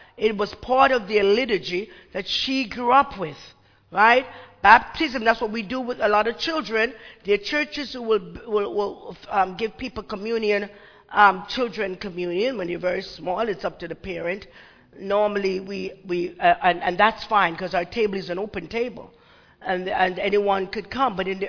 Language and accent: English; Jamaica; I'm an Anglican from Jamaica. I was first an Anglican before I was United Methodist.